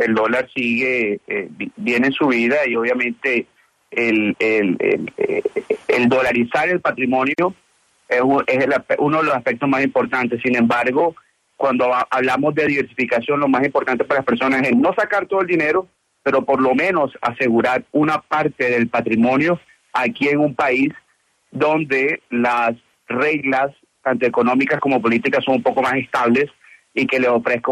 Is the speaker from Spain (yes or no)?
no; Barranquilla, Atlántico, Colombia; moved away; Yo soy colombiano, soy barranquillero y tengo 20 años por fuera de Colombia ya.